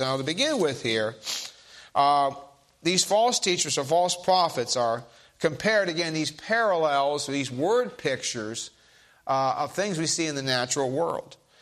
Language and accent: English; Miami, Florida, United States; You know, I grew up in Florida and actually... My dad had a tropical fish collecting business, and that's what he did all the time I was growing up. And we lived in Miami